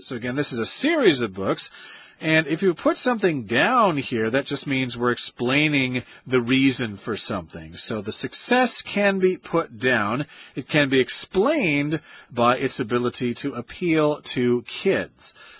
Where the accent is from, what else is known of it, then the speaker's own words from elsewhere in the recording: Iowa, United States; if I start telling Stephanie stories about growing up in Iowa and raising pigs on the farm and harvesting corn.